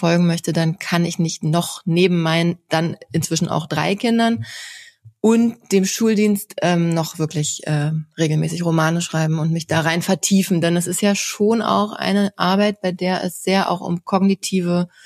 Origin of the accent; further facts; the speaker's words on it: Lichterfelde, Berlin, Germany; die alle in meiner Heimat Lichterfelde spielen, wo ich auch lebe.